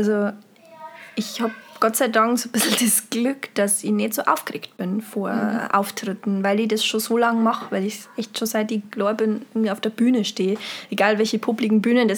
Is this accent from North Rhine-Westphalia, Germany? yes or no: no; Bavaria, Germany; Ja, man hört es wahrscheinlich immer noch. Niederbayern. Niederbayern, Straubing, Landau, Isar, die Gegend. Da komme ich ursprünglich her.